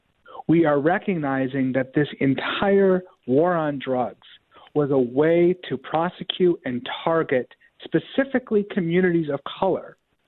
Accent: Rochester, New York, United States; That's the reality right here in my hometown of Rochester.

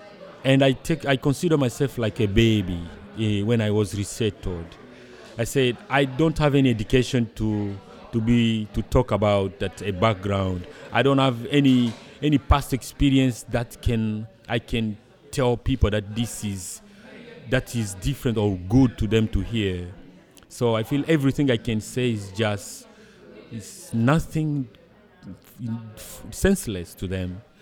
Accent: DR Congo; now in United States; From the Democratic Republic of Congo.

